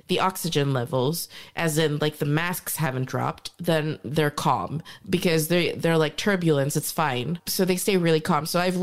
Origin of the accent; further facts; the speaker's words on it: Gothenburg, Västra Götaland, Sweden; So everybody ended up, Gothenburg, yeah.